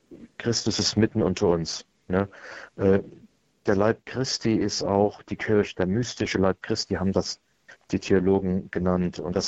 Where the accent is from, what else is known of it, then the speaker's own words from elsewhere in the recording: East Germany, Germany; Ich komme ja auch aus dem Ostdeutschland, wo wir in einer starken Diaspora gelebt haben.